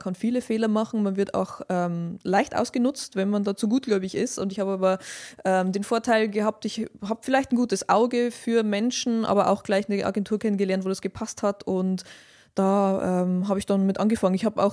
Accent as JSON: {"language": "German", "region": "Bavaria", "country": "Germany", "tie": "born or raised there", "said": "komme aus Bayern, was man ja wahrscheinlich hört. Bin in der konservativen Oberpfalz aufgewachsen und bin da ein bisschen ein bunter Vogel"}